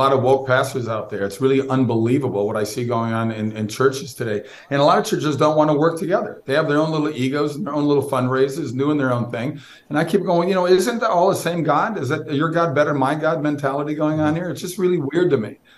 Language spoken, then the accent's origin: English; Minnesota, United States; My parents were beside themselves, but I grew up in Minnesota